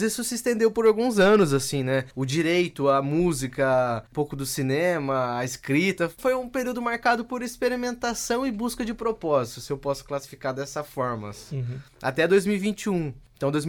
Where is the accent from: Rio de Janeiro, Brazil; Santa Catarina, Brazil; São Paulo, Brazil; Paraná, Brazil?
Paraná, Brazil; Londrina; Sou natural de Londrina.